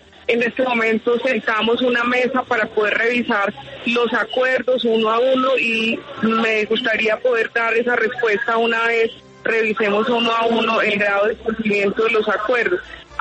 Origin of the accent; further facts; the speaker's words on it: Colombia; como ustedes saben, como colombianos y colombianas de larga data